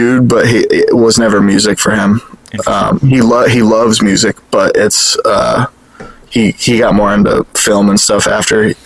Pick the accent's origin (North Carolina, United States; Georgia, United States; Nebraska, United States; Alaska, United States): North Carolina, United States; Raleigh; born there; Yes. I was born in North Carolina.